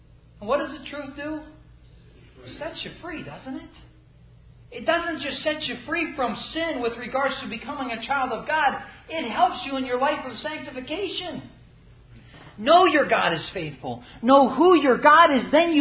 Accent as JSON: {"language": "English", "country": "Philippines", "tie": "born or raised there", "said": "as growing up in the Philippines and you're living with these people who are animistic"}